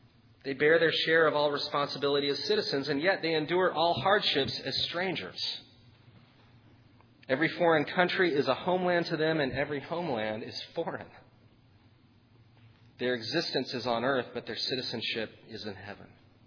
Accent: Texas, United States; I am actually originally from Texas, so I don't have as high a learning curve

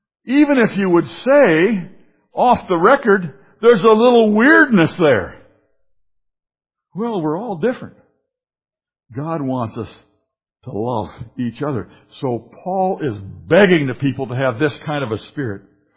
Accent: Wisconsin, United States; When I was in Vietnam, I was a lieutenant from Wisconsin.

